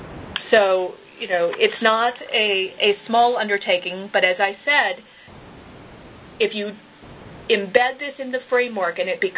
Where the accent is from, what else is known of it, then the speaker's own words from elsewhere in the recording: Midwest, United States; first language English; that I grew up in the Midwest, and that my primary language is English.